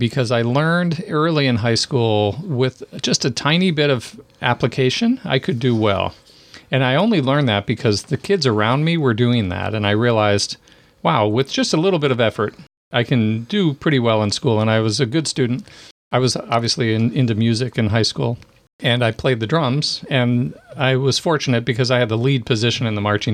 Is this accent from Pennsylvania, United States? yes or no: yes; Pennsylvania, United States; That sounds like fun, but no, I'm sadly not. I grew up on the East Coast outside Philadelphia.